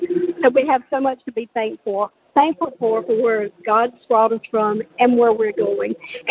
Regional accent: Pembroke, North Carolina, United States; from Wauwatosa County, Pembroke, North Carolina, and we're excited to be at the Smithsonian.

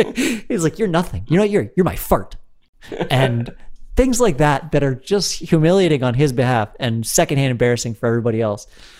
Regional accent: Jamaica; Yeah, I'm Jamaican. Is that strange?

